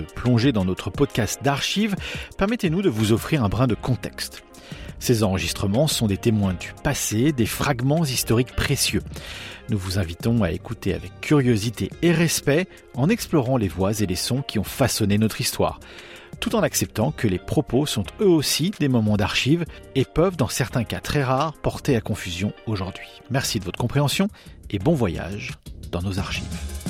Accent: Savigny-sur-Orge, Île-de-France, France; also born or lived in Maisons-Alfort; Je suis pas né à Savigny-sur-Orge. Je suis né à Maisons-Alfort. Mais j'ai vécu de 2 ans à 20 ans à Savigny-sur-Orge. J'ai fait toute ma scolarité. Avenue Pasteur et Avenue Robert-Letrot.

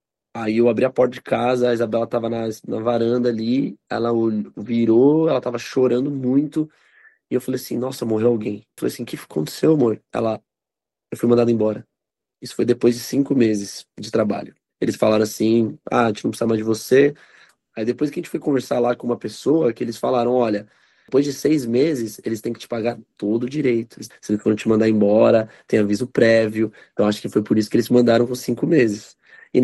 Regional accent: São Paulo, Brazil; moved away as an adult; now in Australia; Tenho 32 anos, sou de São Paulo, da capital, estou aqui na Austrália há 9 anos e meio e sou casado

